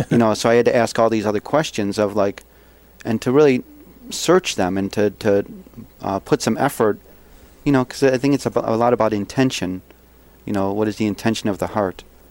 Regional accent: Buffalo, New York, United States; Well, I grew up in Buffalo, you know, working class Catholic. So I grew up within the Christian and specifically Catholic way of understanding religion.

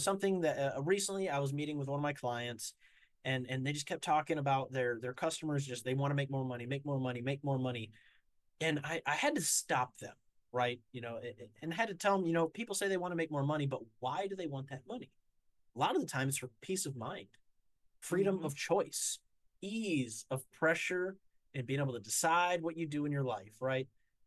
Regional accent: Battle Creek, Michigan, United States; I'm actually from Battle Creek, Michigan.

